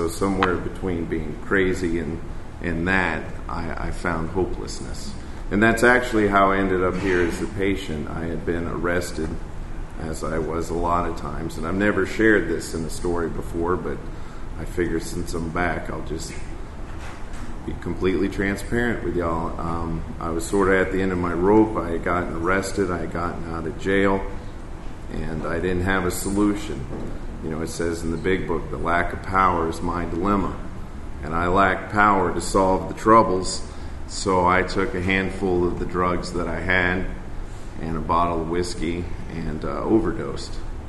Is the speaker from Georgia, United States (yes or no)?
yes; Georgia, United States; I grew up in East Cobb, not too far from here.